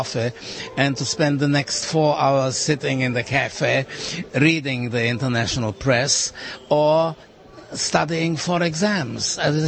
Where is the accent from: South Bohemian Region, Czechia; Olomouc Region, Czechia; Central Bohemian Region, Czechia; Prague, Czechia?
Prague, Czechia; moved away as an adult; I was born in Prague in 1917, and I lived in Prague until the summer of 1938, when about 2 weeks before Munich, I went to England.